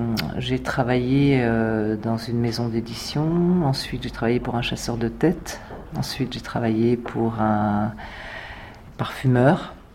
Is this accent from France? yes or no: yes; Paris, Île-de-France, France; Et je viens au départ de Paris. Voilà. Et j'ai travaillé à Paris dans des structures tout à fait classiques.